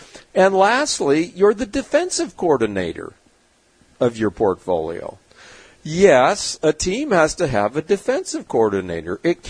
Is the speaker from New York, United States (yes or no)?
no; San Diego, California, United States; my years growing up in San Diego and went to school with a lot of Portuguese who know something about tuna fishing.